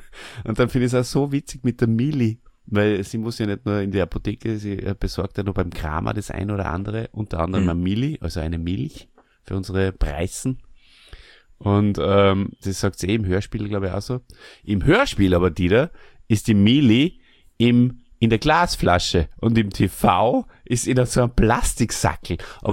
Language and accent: German; Burgenland, Austria; Bei uns im Burgenland heißt es spaßig, wenn jemand ein bisschen ein merkwürdiges Verhalten an den Tag legt.